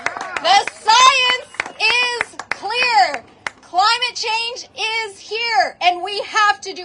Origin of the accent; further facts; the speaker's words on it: New Mexico, United States; For those of you that have never been to my home state of New Mexico, I want to point out that 3 out of 5 of our congressional delegation are here with you today.